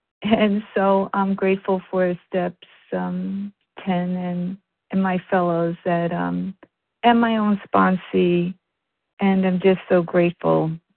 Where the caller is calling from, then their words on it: New Hampshire, United States; I'm actually calling from New Hampshire. I'm listed in New York, though.